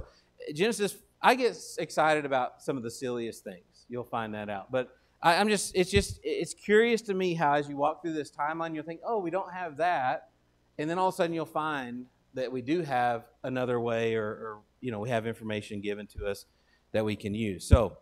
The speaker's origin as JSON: {"language": "English", "region": "Texas", "country": "United States", "said": "because I'm a Texan and that's what it looks like to me."}